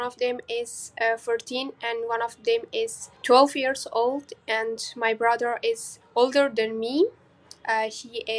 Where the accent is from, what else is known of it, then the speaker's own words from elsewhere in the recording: Kabul, Afghanistan; English is a second language; now in Chittagong, Bangladesh; I'm from Kabul, capital of Afghanistan.